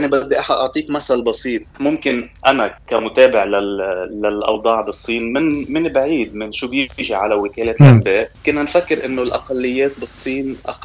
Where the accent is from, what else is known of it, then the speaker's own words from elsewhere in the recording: Lebanon; بدنا نقول إنه موجود كمان بلبنان ونحن معروفين فيه كلبنانيين